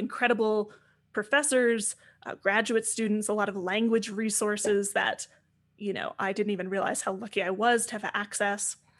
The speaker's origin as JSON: {"language": "English", "region": "New Jersey", "country": "United States", "tie": "born or raised there", "said": "So I grew up in New Jersey. And one of the things about how I grew up was that I came from a mixed religious family."}